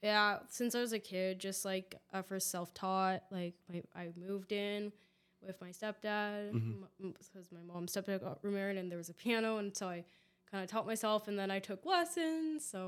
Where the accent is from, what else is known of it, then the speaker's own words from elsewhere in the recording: Encinitas, California, United States; I grew up in Southern California, so San Diego, North County.